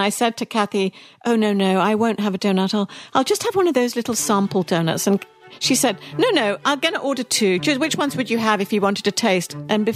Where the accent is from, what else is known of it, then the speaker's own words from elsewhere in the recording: United Kingdom; accent: British; now in United States; feel British. I write in a British way. I have a British accent. I don't think I can ever really believe I'm not British, but I love that about America, that you can come and even be as British as ever and still be American.